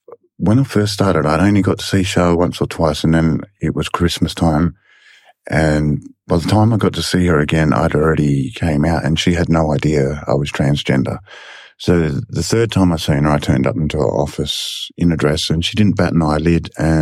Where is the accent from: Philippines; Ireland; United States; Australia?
Australia; Kalgoorlie, Western Australia; born there; I was born in Kalgoorlie. Unfortunately, from what I've been told by my family, my father is Aboriginal